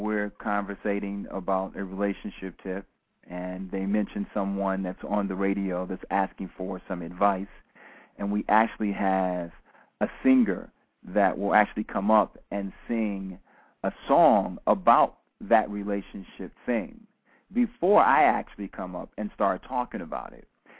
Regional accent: Chicago, Illinois, United States; Hey, I'm from Chicago, man, you know.

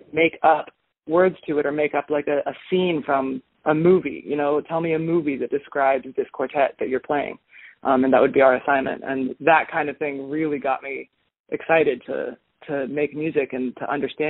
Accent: Austin, Texas, United States; now in Oregon, United States; Right now I'm in Oregon. I'm originally from Austin, Texas, and I grew up in that vibrant music scene, really strong, especially like in the like country … kind of scene.

